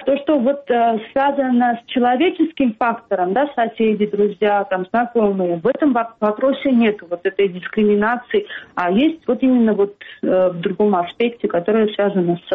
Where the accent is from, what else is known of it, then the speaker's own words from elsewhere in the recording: Armenia; Russian is a second language; есть вопрос самосохранения и самоидентификации, которая очень заложена в нашей национальности